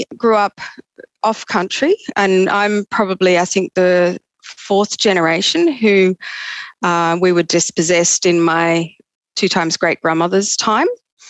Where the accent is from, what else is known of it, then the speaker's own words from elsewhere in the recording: Sydney, New South Wales, Australia; born there; But I was born here in Sydney